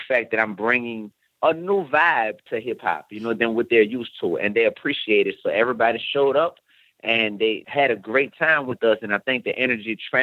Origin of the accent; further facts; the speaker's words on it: New Orleans, Louisiana, United States; So it's from my hometown, man, New Orleans, Louisiana.